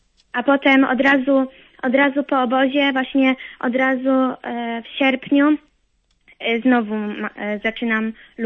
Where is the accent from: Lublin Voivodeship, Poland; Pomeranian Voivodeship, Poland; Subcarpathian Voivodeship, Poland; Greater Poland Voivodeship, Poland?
Pomeranian Voivodeship, Poland; Gdańsk; Jestem z Gdańska, ale teraz obecnie trenuję w Toruniu na lodowisku Tortor, łyżwiarstwo figurowe.